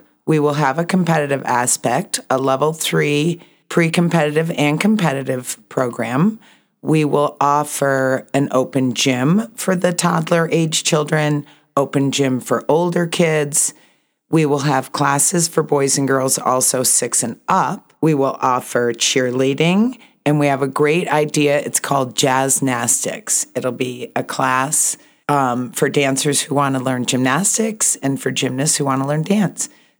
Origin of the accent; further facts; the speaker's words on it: Oswego, New York, United States; moved away as an adult; now in Jackson, United States; No, I moved here in 1979. I'm from the Lake Ontario area, upstate New York. It's a town called Oswego.